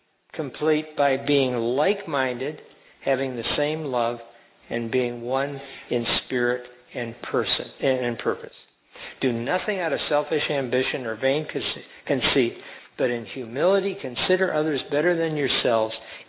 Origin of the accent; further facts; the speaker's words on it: United States; what an encouragement to me as an American.